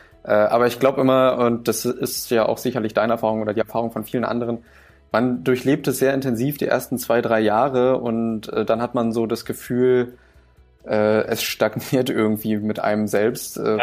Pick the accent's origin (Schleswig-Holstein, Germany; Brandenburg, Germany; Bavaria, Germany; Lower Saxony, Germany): Brandenburg, Germany; Angermünde; Ja, ich komme aus Angermünde. Das liegt östlich in der Uckermark, schon recht nah an der polnischen Grenze. Und ja, ich bin hier geboren, aufgewachsen und dann nach dem Abitur nach Berlin abgehauen